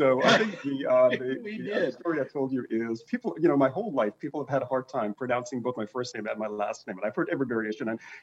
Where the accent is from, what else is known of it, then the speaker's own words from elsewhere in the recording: London, United Kingdom; moved away; also born or lived in Tanzania / Canada; So my basic background, I was born in Africa of all places. So I was born in Tanzania, Africa, you know, and I was very young when my parents then moved to the UK. So I grew up in London, did all of my early schooling in London.